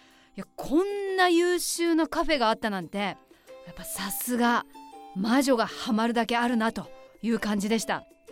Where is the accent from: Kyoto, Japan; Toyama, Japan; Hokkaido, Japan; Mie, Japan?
Toyama, Japan; Takaoka; 私は高岡市出身なんですが